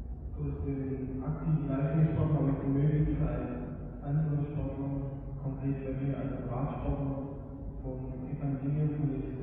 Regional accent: Switzerland; ich komme tatsächlich aus der Schweiz

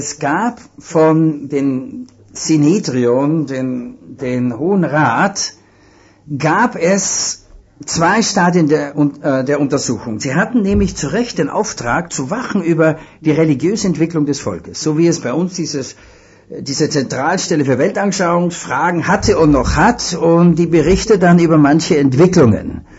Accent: Vienna, Austria; ich bin Wiener und die reden so breit

